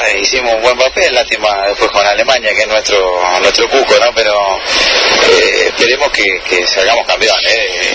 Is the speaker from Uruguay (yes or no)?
no; El Talar, Buenos Aires Province, Argentina; soy de Talar.